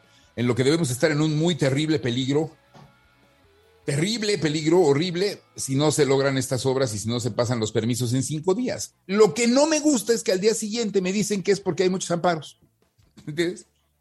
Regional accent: Mexico; Yo soy un soldado mexicano sorteado con bola negra a las órdenes de mi general

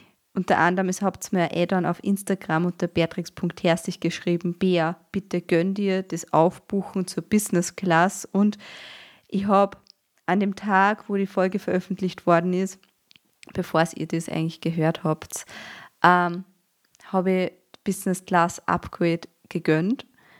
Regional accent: Austria; als Österreicherin

